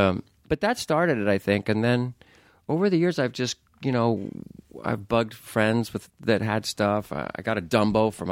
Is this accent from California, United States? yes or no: yes; Anaheim, California, United States; when I was a kid, I grew up right near Disneyland in Anaheim. I grew up in Orange County, excuse me, and that was like my backyard.